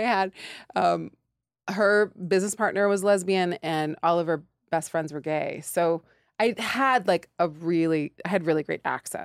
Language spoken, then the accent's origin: English; Nelson, British Columbia, Canada; A tiny little town called Nelson, British Columbia.